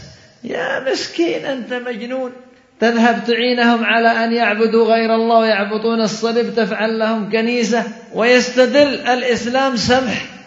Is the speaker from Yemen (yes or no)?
yes; Yemen; بل بعضهم عندنا في اليمن من بعض